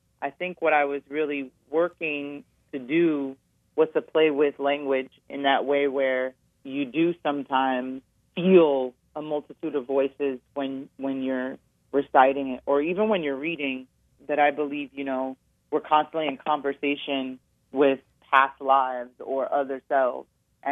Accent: United States; growing up in America, and you don't really talk about

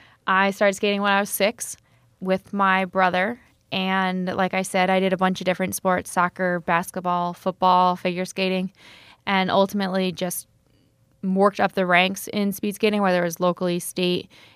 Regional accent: Saratoga Springs, New York, United States; I grew up in Saratoga Springs, New York, which is a speed skating town similar to Milwaukee.

